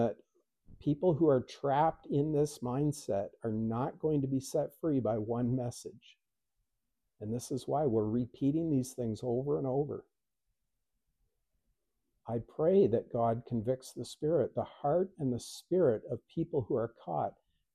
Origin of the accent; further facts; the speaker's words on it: Canada; I was born and raised in Canada. I'm not going to call myself Canadian because I have long since left that point of my life behind. But I am a believer living in the nation of Canada, the country of Canada.